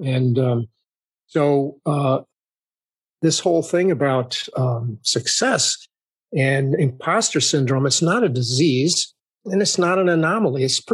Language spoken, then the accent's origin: English; Minnesota, United States; I'm from Minnesota.